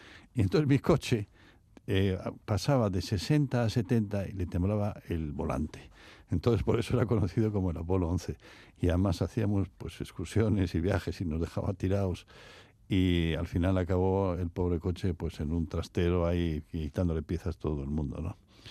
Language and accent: Spanish; Venezuela; born there; Bueno, yo nací en Venezuela, en el exilio de mis aitas